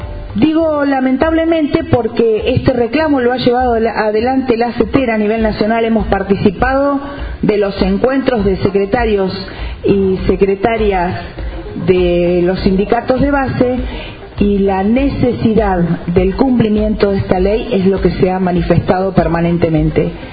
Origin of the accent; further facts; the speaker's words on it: Argentina; Nosotros, nosotras, como argentinos y argentinas, sindicalizados